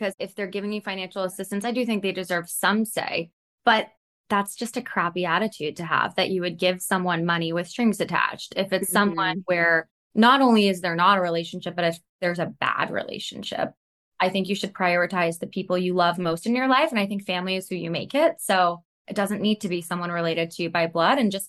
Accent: Georgia, United States; Cause I'm from Georgia and you get married as soon as you graduate college.

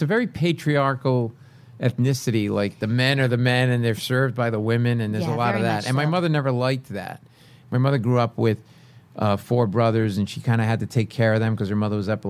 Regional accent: Providence, Rhode Island, United States; My hometown, Providence, Rhode Island. Very Italian neighborhood I grew up in.

